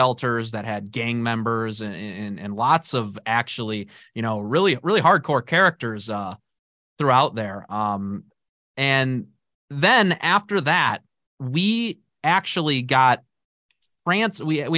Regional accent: Chicago, Illinois, United States; So yeah, I'm actually initially from Chicago. And I grew up in Chicagoland, I should say. I grew up in the west suburbs, and I grew up in my younger years kind of in more like a working class family and stuff.

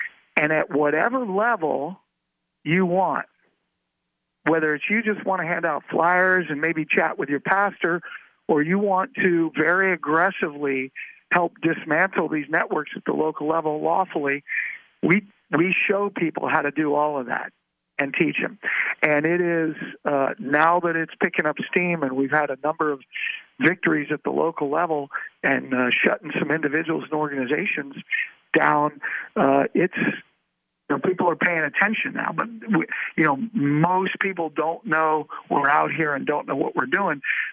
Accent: Texas, United States; like my home state of Texas

